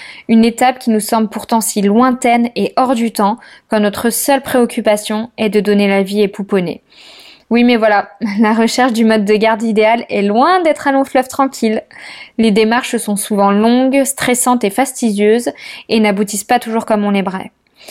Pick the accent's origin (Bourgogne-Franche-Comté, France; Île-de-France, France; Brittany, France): Bourgogne-Franche-Comté, France; Dijon; now in Nice, France; Nous sommes originaires de Dijon, mais nous vivons actuellement à Nice.